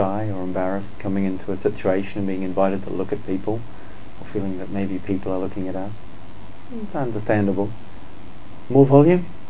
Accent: New Zealand; now in England; certainly in New Zealand where I grew up and in England where I live

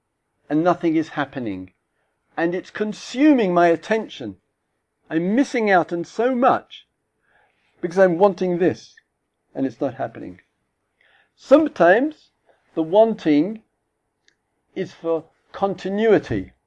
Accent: England, United Kingdom; I know I'm English. Not too English, I hope, but anyway.

